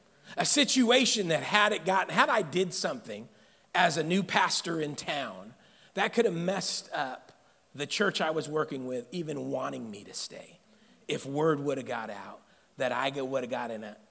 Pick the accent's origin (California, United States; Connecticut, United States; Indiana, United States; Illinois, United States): California, United States; Sacramento; I grew up here in South Sacramento.